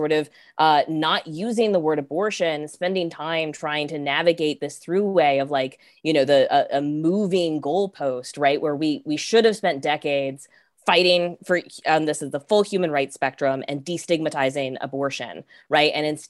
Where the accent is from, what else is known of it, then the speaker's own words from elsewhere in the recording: North Carolina, United States; I grew up in North Carolina under the Bush administration's abstinence-only education, right?